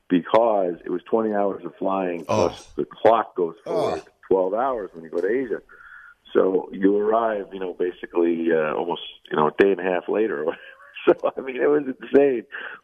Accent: Deer Park, New York, United States; I grew up in Deer Park on Long Island.

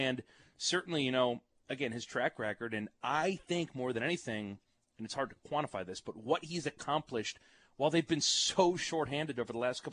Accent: Chicago, Illinois, United States; and I know it, growing up in Chicago, you know it.

